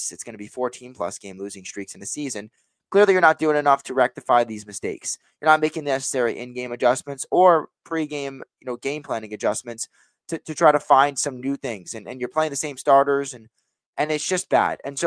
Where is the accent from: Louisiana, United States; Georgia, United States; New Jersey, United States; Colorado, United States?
New Jersey, United States; I'm from New Jersey.